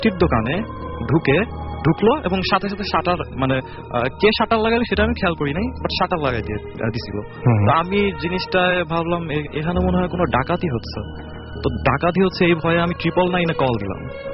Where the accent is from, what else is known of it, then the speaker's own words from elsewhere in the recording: Hazaribagh, Dhaka Division, Bangladesh; হাজারিবাগ থেকে এসেছি